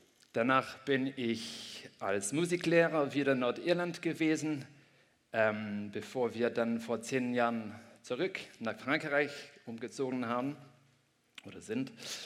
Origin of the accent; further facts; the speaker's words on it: Ireland; Ich bin in Irland aufgewachsen, wir sind immer zum Meer gegangen. Das Meer war nie so entfernt.